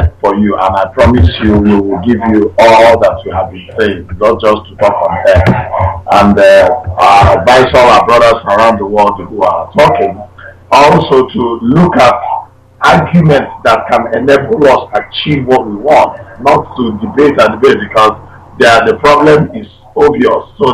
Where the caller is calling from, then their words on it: Italy; I'm calling from Italy.